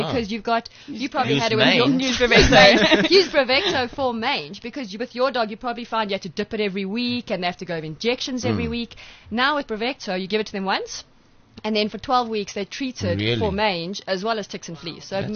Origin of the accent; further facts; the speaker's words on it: South Africa; The surname is Polish, yes. But I'm good South African.